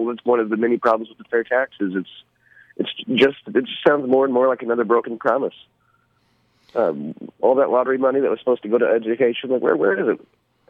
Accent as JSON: {"language": "English", "town": "Mount Vernon", "country": "United States", "tie": "born or raised there", "said": "If you take my hometown, Mount Vernon, they're shutting down outdoor dining."}